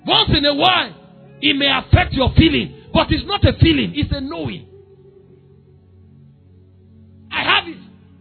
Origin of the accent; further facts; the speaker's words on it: Benue, Nigeria; I'm from Benue. We are warriors.